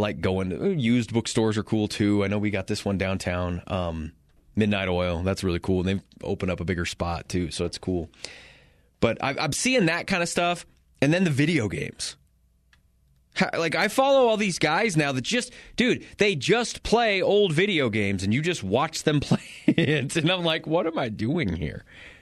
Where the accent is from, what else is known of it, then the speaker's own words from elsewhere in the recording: Colorado, United States; growing up in Eastern Colorado, we didn't have a Blockbuster.